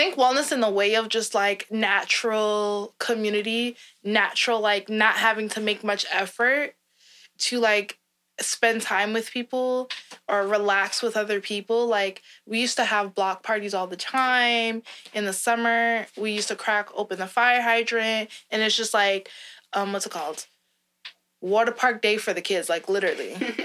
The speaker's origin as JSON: {"language": "English", "town": "Flatbush", "region": "New York", "country": "United States", "tie": "born or raised there", "said": "Like, I would go to, like, delis and bakeries that I've went to since I was a child because I grew up on Flatbush, and it's just, like, they know you, and they would just give you stuff."}